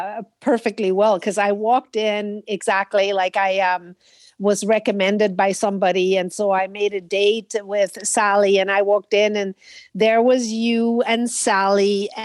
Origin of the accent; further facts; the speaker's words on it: Switzerland; moved away; also born or lived in Brazil; So I'm originally from Switzerland and I lived in Brazil for a long time.